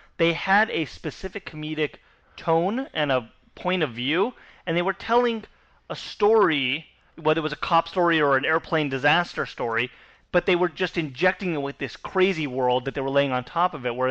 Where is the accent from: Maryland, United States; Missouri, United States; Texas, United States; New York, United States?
Texas, United States; I'm from Texas. I will shoot you.